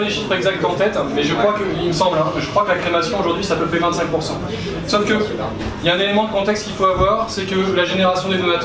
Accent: Southern France, France; now in Tours, France; je viens du Sud, je suis arrivé à Tours il n'y a pas très longtemps

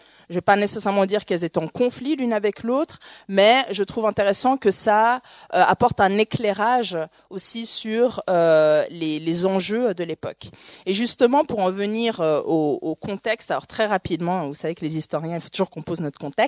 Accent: Switzerland; mais je suis de Suisse. Et quand on est de Suisse, on a un rapport assez particulier avec la France

